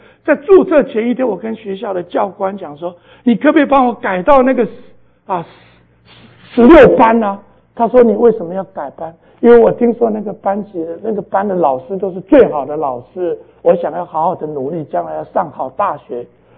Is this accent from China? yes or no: no; Taiwan; 我记得我在台湾念高中的时候，我本来是从乡下来的，